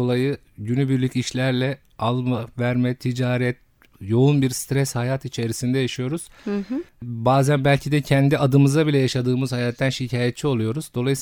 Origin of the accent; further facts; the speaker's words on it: Keşan, Edirne, Turkey; also born or lived in İpsala; Ben 1972 Edirne'li İpsala ilçesi doğumluyum. İlk ortaokul ve liseyi Keşan'da bitirdim.